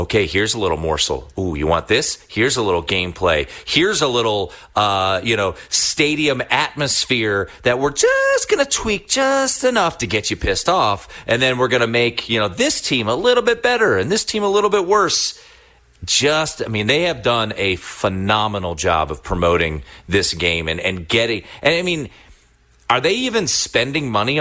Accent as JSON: {"language": "English", "town": "Washington", "region": "District of Columbia", "country": "United States", "tie": "born or raised there", "said": "growing up in Washington D.C., it's not a town that cares about college football, and I have basically created my career about talking college football."}